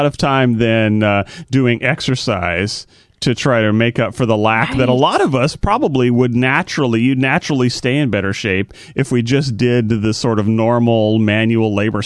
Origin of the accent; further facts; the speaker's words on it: Canada; now in United States; So I'm from Canada. You come down.